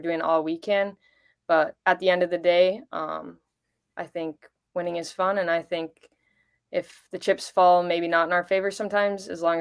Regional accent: Superior, Wisconsin, United States; I grew up in Superior, so I've been here my whole life.

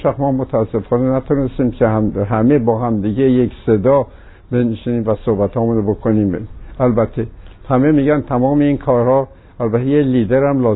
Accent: Iran; moved away; من تنها کسی بودم که با ایشون از ایران اومدم بیرون

